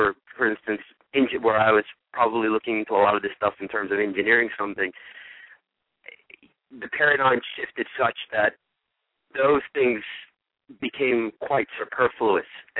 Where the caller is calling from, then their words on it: Maryland, United States; Hi, I'm from Maryland.